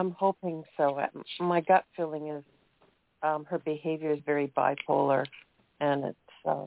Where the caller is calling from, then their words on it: Seattle, Washington, United States; I'm calling from Seattle.